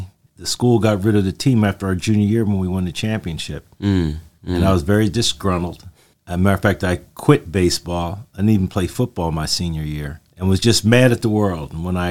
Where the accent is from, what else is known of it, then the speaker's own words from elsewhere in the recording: Trenton, New Jersey, United States; I was blessed to be born and raised in Trenton. I was blessed to have the parents and grandparents and sisters that I have and extended family in Trenton.